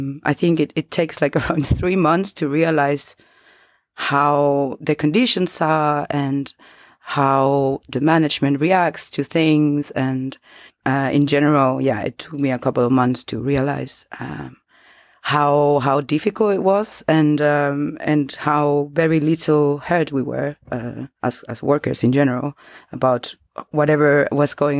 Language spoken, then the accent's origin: English; Chile; English is a second language; moved away as an adult; now in Berlin, Germany; I come from Chile, and I moved to Europe in 2018 and decided to move to Berlin at the end of 2018. And I studied tourism back in Chile.